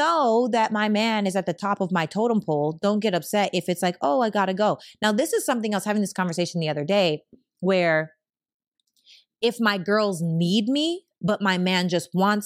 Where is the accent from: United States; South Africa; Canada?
Canada; I'm from Canada. Like, ain't nobody ever called me shawty.